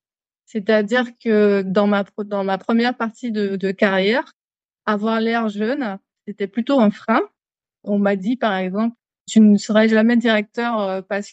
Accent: Martinique; quand j'ai grandi à la Martinique et quand j'avais 12 ans

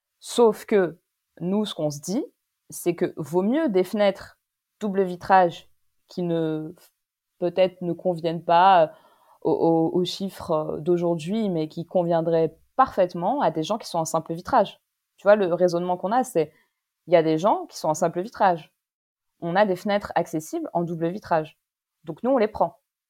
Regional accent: Paris, Île-de-France, France; dans Paris, moi je suis parisienne, je me balade dans Paris

